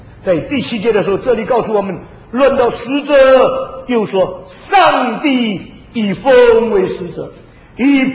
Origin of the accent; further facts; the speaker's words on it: China; 我们中国人文化中间最重要的字是什么呢？